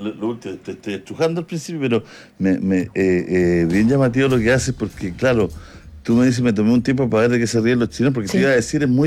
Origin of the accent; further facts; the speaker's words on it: Chile; La pinta de alemán, pero soy chileno.